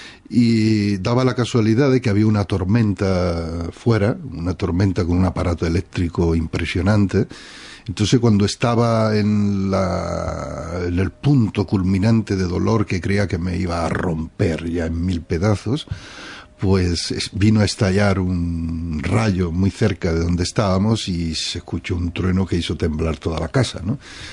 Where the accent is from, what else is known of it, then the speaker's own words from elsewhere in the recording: Utrera, Andalusia, Spain; born there; Nací en Utrera, el pueblo de las Soleares, de … de... de hijo de jornaleros andaluces